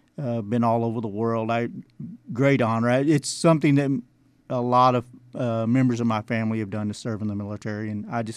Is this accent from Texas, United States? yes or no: yes; Pasadena, Texas, United States; And so if you know, my grandparents are Irish and I'm from Pasadena, that kind of makes me